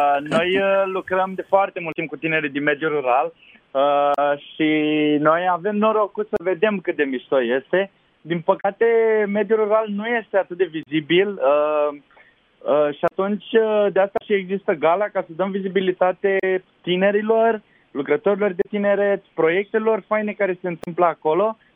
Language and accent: Romanian; Buhuși, Bacău County, Romania; Eu sunt din Buhuș, din județul Bacău.